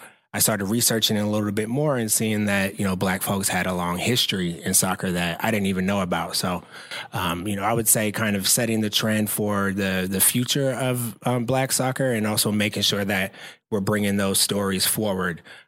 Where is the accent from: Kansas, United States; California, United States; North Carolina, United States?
California, United States; Oakland; Now I'm from Oakland, California.